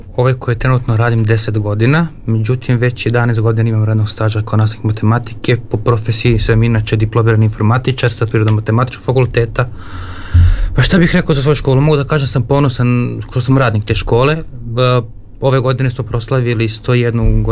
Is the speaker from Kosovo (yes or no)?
yes; Kosovska Mitrovica, Mitrovica District, Kosovo; also born or lived in Vranje, Serbia; jednostavno smatram da ja nisam rođen tu, ali sam od svoje šeste godine na Kosovu. Ja sam rođen u Vranju, pa sticam okolnosti roditelja, morali smo da pređemo u Kosovsku Mitrovicu da živimo.